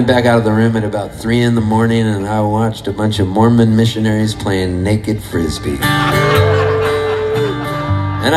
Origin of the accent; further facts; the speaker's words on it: Canada; I'm Catholic. I'm Canadian, huh?